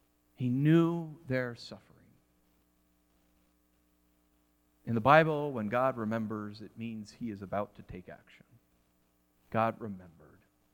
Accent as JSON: {"language": "English", "country": "United States", "said": "I'm an American."}